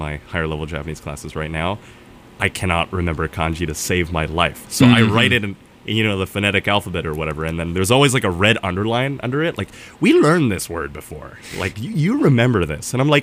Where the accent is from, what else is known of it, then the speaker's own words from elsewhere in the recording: Kuala Lumpur, Federal Territory of Kuala Lumpur, Malaysia; My hometown is originally Kuala Lumpur, Malaysia, actually. So I'm an international student.